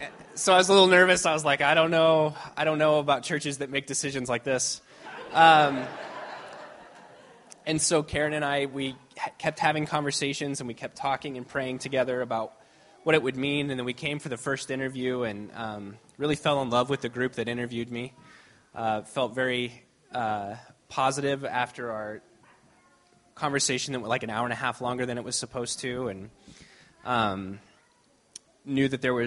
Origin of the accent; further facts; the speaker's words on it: Clinton, United States; I grew up in Clinton with Katie, actually, but and her siblings